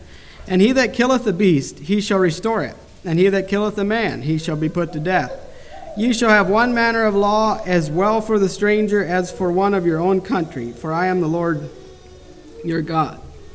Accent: Sheldon, Wisconsin, United States; I am from Sheldon, Wisconsin, which is where Wendell is from.

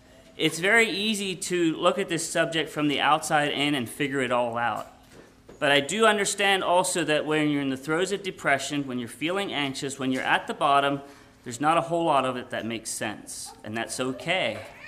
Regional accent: Pennsylvania, United States; just because I come from Pennsylvania doesn't mean I have more answers than what you do.

